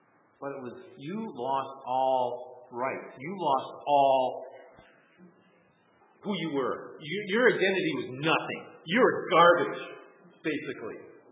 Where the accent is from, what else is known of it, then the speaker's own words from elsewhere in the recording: Wisconsin, United States; that I grew up in Wisconsin, that I'm a loyal Packer fan.